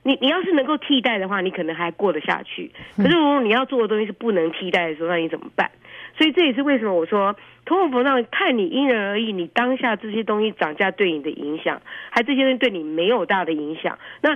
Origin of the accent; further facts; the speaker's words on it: California, United States; 你们可能觉得我们加州人真可怜，因为我们现在州都欠钱啊。